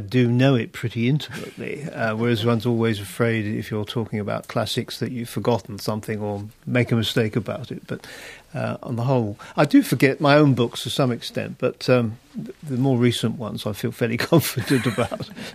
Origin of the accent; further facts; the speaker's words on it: London, United Kingdom; it's not natural to me because I'm a Londoner in origin, so I'm not going to attempt it.